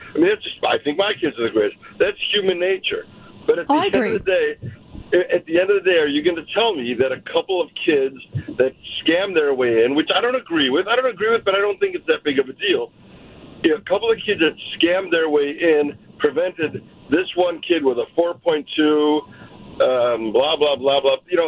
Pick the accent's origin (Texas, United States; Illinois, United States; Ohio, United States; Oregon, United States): Illinois, United States; which is why I live in the North Shore, because I grew up on the South Side, and I didn't want my kids to go to the high school that I went to.